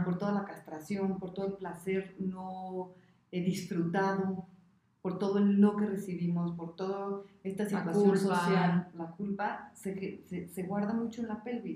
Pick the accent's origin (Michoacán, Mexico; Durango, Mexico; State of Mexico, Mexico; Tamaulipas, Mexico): Michoacán, Mexico; now in Mexico City, Mexico; Yo soy de Europa, Michoacán. Y me vine a modelar, porque yo quería modelar a la capital.